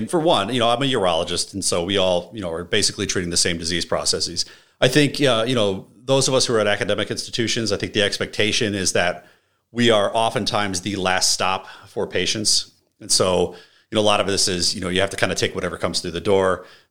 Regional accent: Chicago, Illinois, United States; I'm originally from the Chicago area, I was hoping to break back into that market.

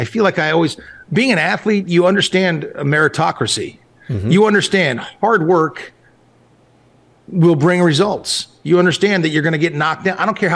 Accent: Malibu, California, United States; And that's kind of how it went growing up in Malibu.

